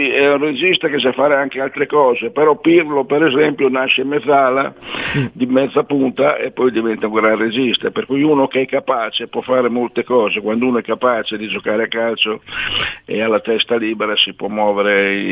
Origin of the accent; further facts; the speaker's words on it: Emilia-Romagna, Italy; Pizzetti, che era di Forlimpopoli, poverino, mi è dispiaciuto che gli perché era giovane ed era romagnolo, era dalle mie parti.